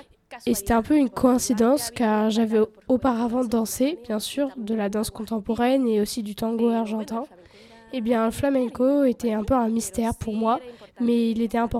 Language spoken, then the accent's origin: French; France; born there; Ma mère est espagnole et mon père est anglais et je suis née en France.